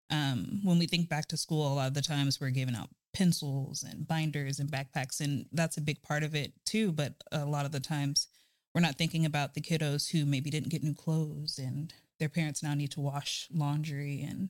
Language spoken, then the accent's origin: English; St. John's, United States; I am, yeah. I grew up in St. John's.